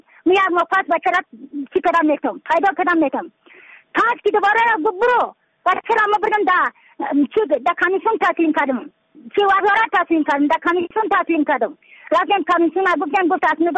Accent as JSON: {"language": "Persian", "region": "Badakhshan", "country": "Afghanistan", "said": "از بدخشان هستم، مرکز بدخشان، ولسوالی اتکل پایان، قیره وینگ."}